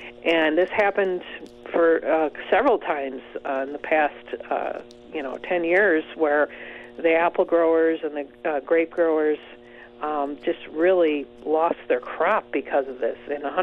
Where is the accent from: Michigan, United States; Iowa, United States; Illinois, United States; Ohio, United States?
Michigan, United States; You know, I remember as a kid, I grew up in Michigan, and we would get boatloads of snow, and you wouldn't see grass until April.